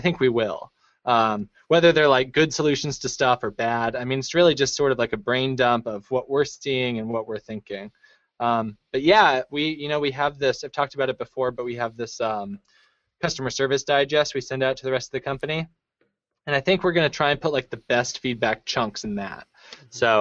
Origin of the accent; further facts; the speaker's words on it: Seattle, Washington, United States; I am from Seattle, so, I mean, it's flannel time.